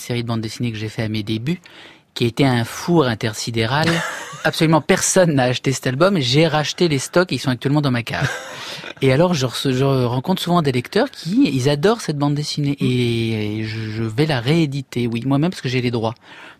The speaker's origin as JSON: {"language": "French", "country": "Belgium", "accent": "Belgian", "said": "Il est bien mon accent belge"}